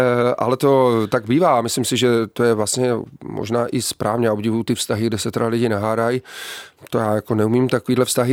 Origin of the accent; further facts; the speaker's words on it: Šumperk, Olomouc Region, Czechia; To je například, že jak jsme ze Šumperka, takže jedu na rozhovor do Prahy